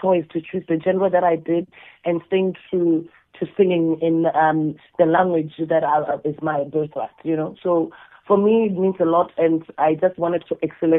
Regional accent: South Africa; first language Sepedi; English is a second language; What I'm going to do is stay true to, you know, my native language, which is Sepedi, and that is how, you know, it shaped my music.

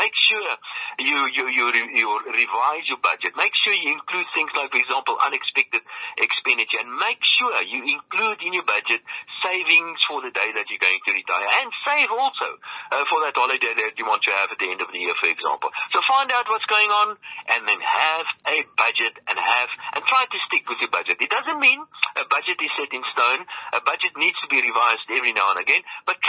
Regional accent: South Africa; That, I think, is a real great opportunity for being a South African.

